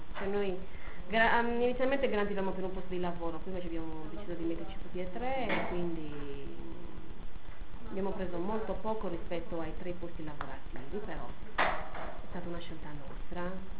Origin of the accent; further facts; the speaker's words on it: Sardinia, Italy; io non sono di Seulo, sono di un paesetto vicino a Oristano